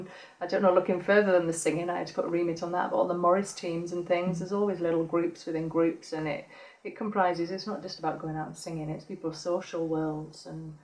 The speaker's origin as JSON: {"language": "English", "town": "Newcastle", "region": "North East England", "country": "United Kingdom", "lives_now": "Sheffield, United Kingdom", "said": "I came down from Newcastle, which obviously has got a bit of a scene going on there"}